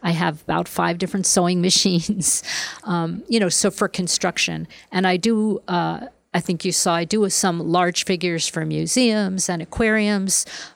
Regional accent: Bayonne, New Jersey, United States; No, I grew up in Bayonne, New Jersey

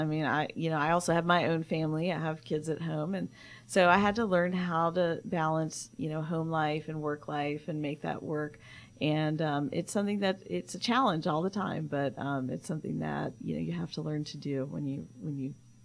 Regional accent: Atlanta, Georgia, United States; I grew up here in Atlanta, and I went to Riverwood High School.

